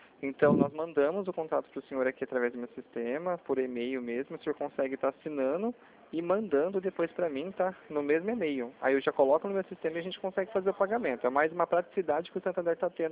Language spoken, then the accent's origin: Portuguese; São Paulo, Brazil; Sou daqui do estado de São Paulo.